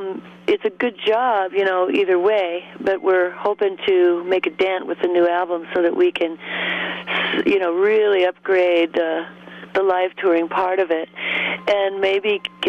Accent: Seattle, Washington, United States; we come from Seattle originally, and that's not, you know, your usual big city kind

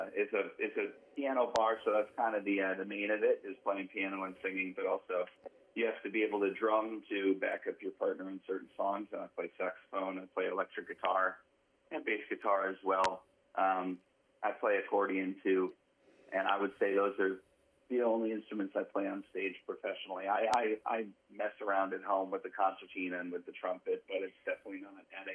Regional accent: Buffalo, Minnesota, United States; also born or lived in Waconia, United States; Well, I was born in Waconia, Minnesota, raised in Buffalo, Minnesota. My dad and mom, they were

